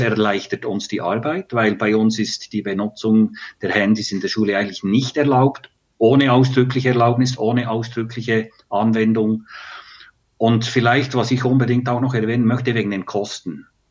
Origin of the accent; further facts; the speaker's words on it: Bern, Switzerland; Ja, das ist natürlich bei uns in der Schweiz auch, also im Kanton Bern